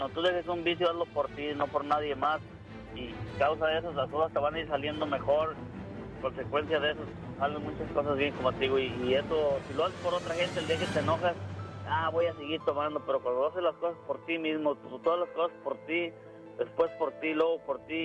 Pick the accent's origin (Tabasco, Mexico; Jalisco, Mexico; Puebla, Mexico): Jalisco, Mexico; San Juan de los Lagos; Originario de San Juan de los Lagos, Jalisco.